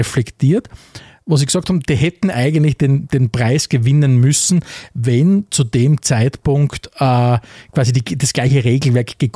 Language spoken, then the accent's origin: German; Austria; Also bei uns in Österreich, wie gesagt, wir lachen immer wieder drüber